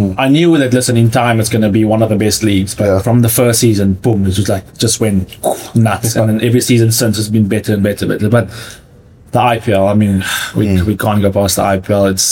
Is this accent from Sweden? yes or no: no; South Africa; And I'm not just saying that because I'm South African.